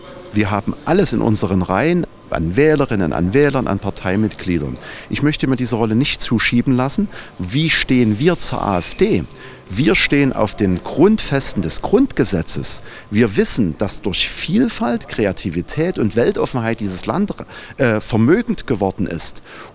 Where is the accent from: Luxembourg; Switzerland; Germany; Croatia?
Germany; East Germany; Ich bin mal in der Deutschen Demokratischen Republik groß geworden.